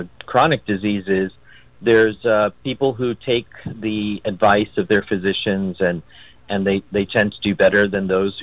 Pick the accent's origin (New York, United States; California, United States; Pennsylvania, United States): Pennsylvania, United States; calling just north of Philadelphia in northeastern Pennsylvania. So, yes, I'm in Pennsylvania. That's my hometown, home city.